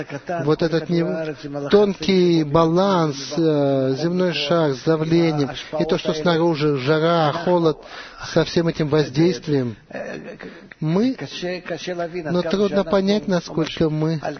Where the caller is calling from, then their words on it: Eilat, Southern District, Israel; Я из Эйлата.